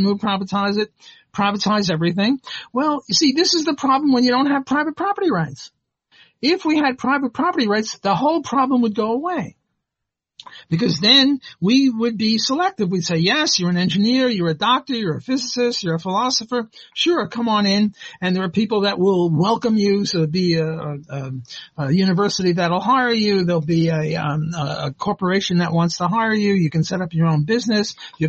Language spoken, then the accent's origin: English; New Orleans, Louisiana, United States; I'm from New Orleans. We have Audubon Park a half a mile away from me.